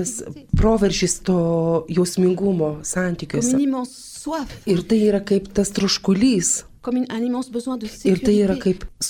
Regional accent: France; Lithuanian is a second language; aš kaip prancūzė

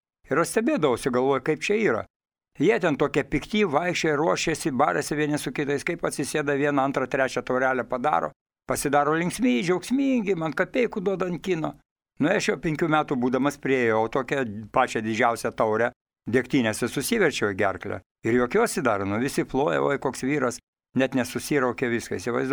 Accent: Kaunas, Kaunas County, Lithuania; Aš užaugau Kaune, Kauno mieste, senamieste. Man katedros vartai buvo, nu, kiek ten, 50-100 metrų.

